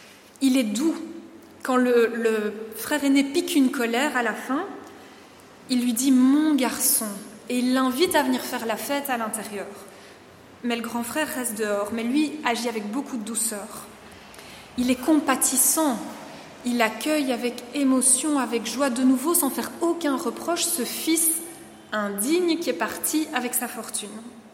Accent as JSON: {"language": "French", "region": "Brussels", "country": "Belgium", "said": "chez nous à Bruxelles dans le Nord, c'est très très très cadencé"}